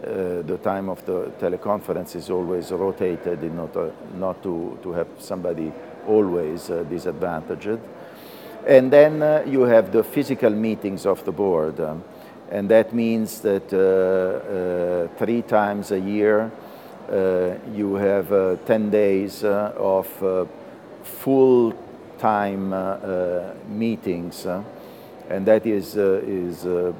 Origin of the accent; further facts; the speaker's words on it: Italy; I come from Italy.